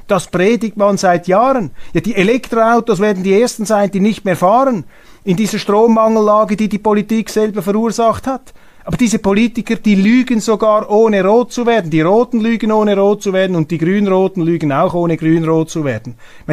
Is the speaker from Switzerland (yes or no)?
yes; Switzerland; Dies meine Aussage als Schweizer.